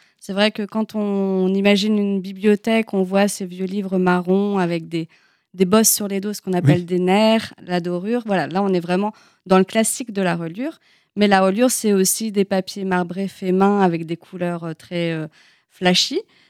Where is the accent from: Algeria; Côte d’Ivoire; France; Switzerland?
France; Pays de la Loire; je suis originaire de Mayenne, j'ai fait mes études à Nantes en histoire de l'art.